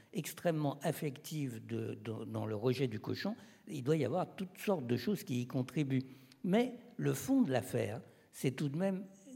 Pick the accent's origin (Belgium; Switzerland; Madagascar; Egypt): Egypt; now in France; puisque j'ai grandi en Égypte